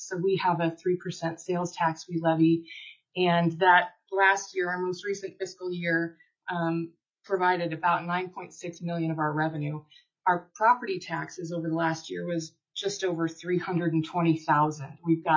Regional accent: Kenai, Alaska, United States; I was born and raised in Kenai, just down the street where Terry is sitting now.

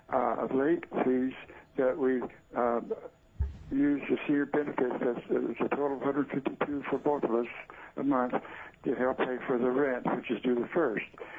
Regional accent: Kodiak, Alaska, United States; I'm from Kodiak.

